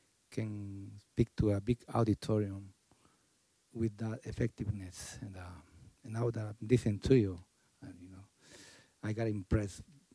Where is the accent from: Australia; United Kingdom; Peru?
Peru; English is a second language; now in New Jersey, United States; I live in New Jersey, and I'm from Peru.